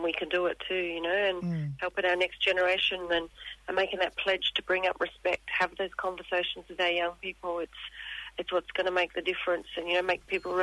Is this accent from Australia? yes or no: yes; Adelaide, South Australia, Australia; So I'm a proud young Kanjara Wirangal woman. I'm from South Australia, Adelaide, Sojourner Way. And I now live on the lands of the people of the Kulin Nation